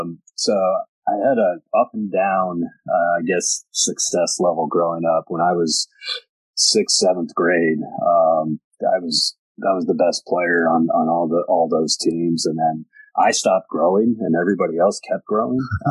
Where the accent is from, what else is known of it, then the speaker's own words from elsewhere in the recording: United States; also born or lived in Ohio; They supported everything I did and every sport I played as I was growing up in Galleon.